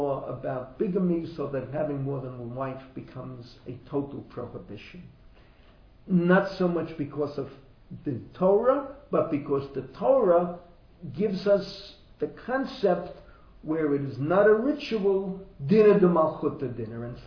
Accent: New York, United States; He was raised in Boston. I was raised in New York.

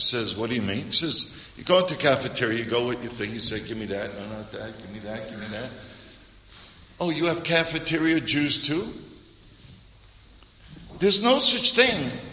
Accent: Bronx, New York, United States; It's not like I grew up in a cloister. I grew up in the Bronx. My best friends were Tommy, Johnny, Dayan.

